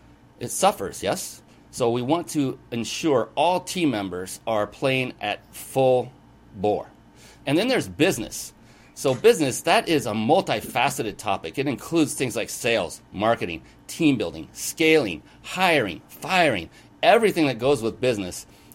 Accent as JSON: {"language": "English", "region": "West Coast", "country": "United States", "lives_now": "Los Angeles, United States", "said": "I'm from the West Coast. We're doing this live from near Los Angeles in California."}